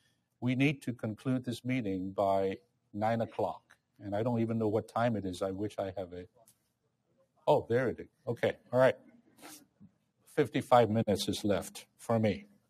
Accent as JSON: {"language": "English", "country": "China", "said": "You know, I'm from China."}